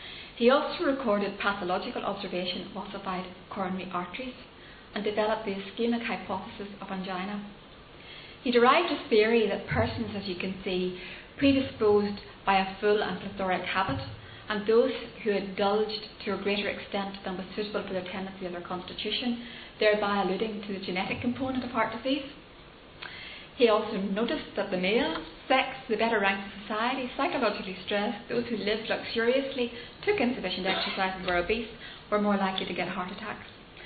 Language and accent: English; Tandragee, Northern Ireland, United Kingdom; This is Tandragee. This is my hometown now, about 100 years later.